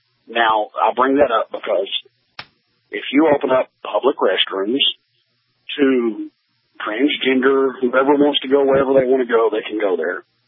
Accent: Arkansas, United States; Right now, here in Arkansas right now, I'm in a small town. I got 285 people in my hometown.

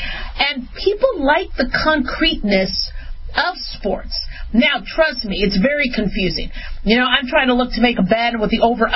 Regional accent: Phoenix, Arizona, United States; also born or lived in Las Vegas / Los Angeles; Yeah, I grew up in Phoenix. I grew up in Vegas. I was born in L.A.

